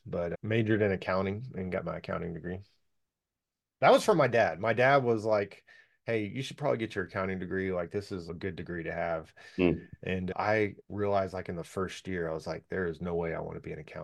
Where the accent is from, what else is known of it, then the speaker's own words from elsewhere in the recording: Allen, Texas, United States; also born or lived in Louisiana / Sand Springs; I grew up in Allen, Texas, born in Louisiana, second grade, moved to Allen, Texas. My dad got a job transfer.